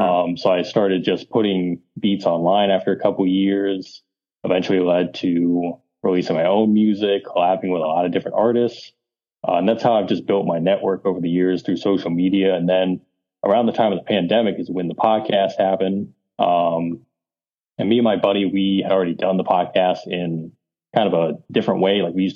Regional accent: Ohio, United States; So I'm from Northeast Ohio, not too far from Cleveland. I'm like 40 minutes south of Cleveland.

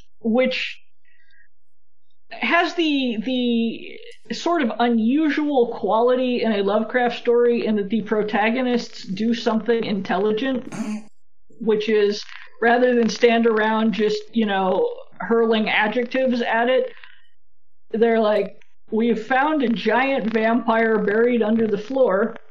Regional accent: United States; I mean, I'm an American, so I get to say these things.

